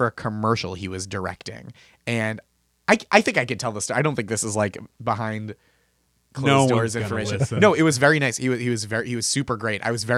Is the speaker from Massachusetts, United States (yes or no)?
yes; Boston, Massachusetts, United States; I am from Boston.